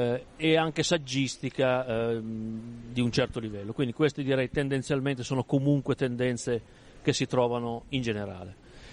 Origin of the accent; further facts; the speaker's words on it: Piedmont, Italy; Io poi sono piemontese, anche noi non è che scherziamo.